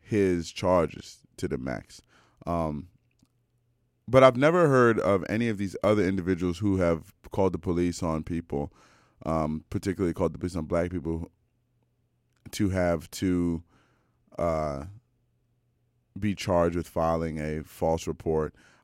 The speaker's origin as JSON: {"language": "English", "town": "Silver Spring", "region": "Maryland", "country": "United States", "said": "I am from Silver Spring, Maryland."}